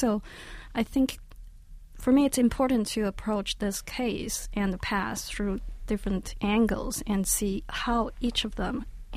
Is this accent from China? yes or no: yes; Beijing, China; English is a second language; I came from Beijing. I think I was the only student coming from Beijing in my squad.